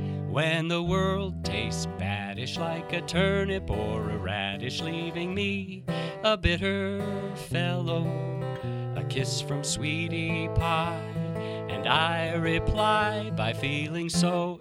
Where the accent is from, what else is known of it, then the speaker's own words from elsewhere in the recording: Erie, Pennsylvania, United States; now in Pittsburgh, United States; No, my mom is, but yeah. I'm more from Erie and have been down in Pittsburgh since the 80s. So I'm a longtime Pittsburgher.